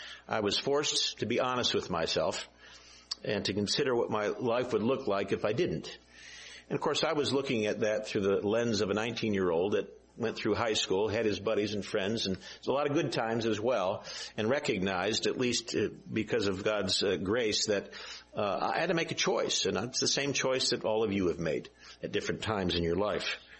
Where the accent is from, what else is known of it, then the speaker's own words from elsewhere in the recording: Michigan, United States; And I came from Michigan and I skied some.